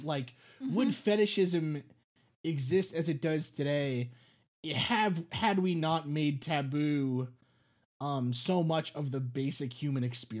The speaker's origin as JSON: {"language": "English", "town": "New York City", "region": "New York", "country": "United States", "tie": "born or raised there", "said": "So I grew up in New York City, and there's a huge population, there is a sizable population, much more sizable than in other parts of the country, the United States, of Hasidic, various sects of Hasidic Jews, right?"}